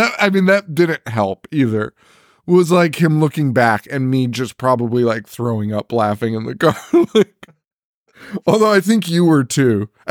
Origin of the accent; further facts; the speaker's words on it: Connecticut, United States; again, we're from Connecticut. It's fucking cold here.